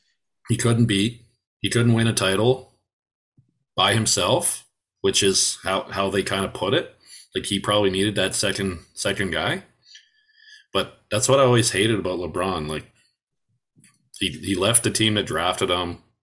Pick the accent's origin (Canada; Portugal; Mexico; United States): Canada; I'm wearing my Blue Jay hat because I'm Canadian.